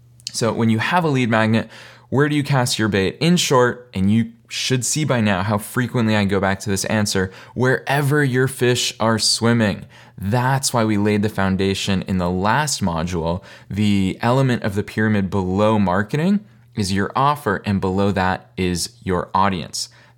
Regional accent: Boston, Massachusetts, United States; So this picture is from just outside of Boston, Massachusetts, which is my hometown. It's where I grew up.

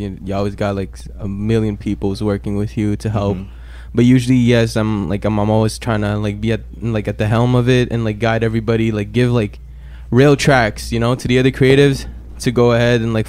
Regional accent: Montreal, Quebec, Canada; Saint Leo. I moved around in my childhood, but Saint Leo, Saint Michel, Montréal Nord. You know, the triad, man, the ghetto.

